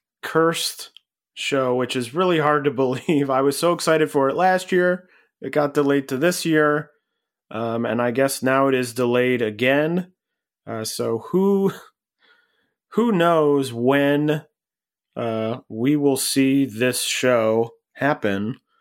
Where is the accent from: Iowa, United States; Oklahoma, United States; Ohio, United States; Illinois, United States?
Ohio, United States; Cleveland; I grew up in Cleveland, where often the teams were very bad or would lose in sort of crushing ways